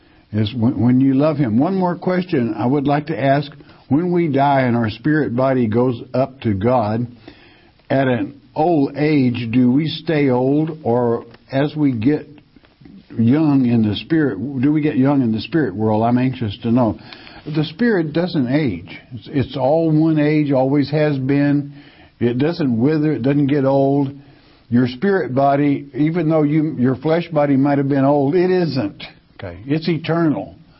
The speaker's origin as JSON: {"language": "English", "region": "Arkansas", "country": "United States", "said": "I'm an American, but I'm also an Arkansan."}